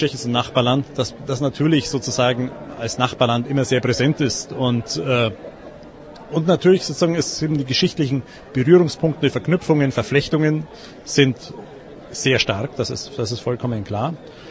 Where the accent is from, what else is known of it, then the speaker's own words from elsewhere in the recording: United States; now in Germany; Wir kommen aus den USA und deshalb gehen meine Kinder auf eine IB-Schule